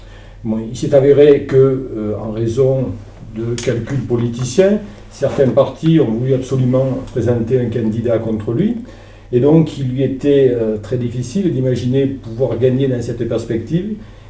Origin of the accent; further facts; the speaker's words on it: Saint-Maximin, Provence-Alpes-Côte d'Azur, France; je suis originaire de Saint-Maximin, c'est une commune dans laquelle j'ai toujours vécu, à part un petit intermède à Pourcieux, il y a quelques années.